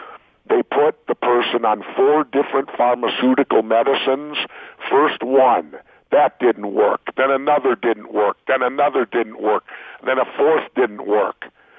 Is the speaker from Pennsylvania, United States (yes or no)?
no; Minneapolis, Minnesota, United States; I grew up in South Minneapolis, right in the inner city.